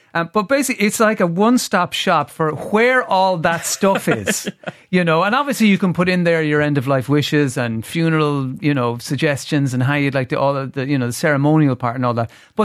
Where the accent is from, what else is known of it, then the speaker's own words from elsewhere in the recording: Limerick, Munster, Ireland; now in Dublin, Ireland; I live in Dublin, but I'm from Limerick. we got to stay true to our roots.